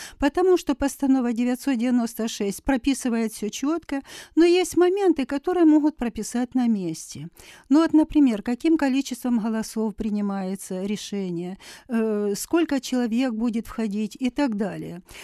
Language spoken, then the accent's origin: Russian; Luhansk, Luhansk Oblast, Ukraine; я из Луганска